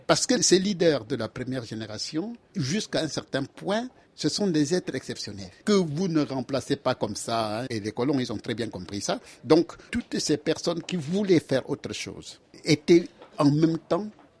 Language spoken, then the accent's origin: French; Cameroon; Moi, je suis Camerounais.